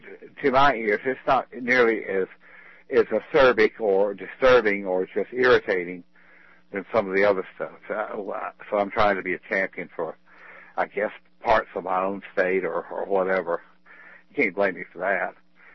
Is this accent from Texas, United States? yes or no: no; South Carolina, United States; I grew up in South Carolina, and I never heard I seen or tookin' or any of those other things.